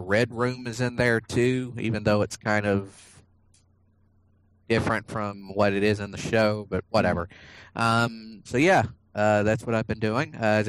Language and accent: English; Georgia, United States; They either come from my home state of Georgia, which is where the Luther burger is from